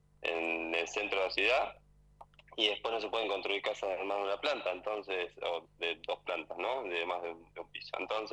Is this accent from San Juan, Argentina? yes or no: no; La Plata, Buenos Aires Province, Argentina; nací, me crié en Tolosa y en 2520 y 521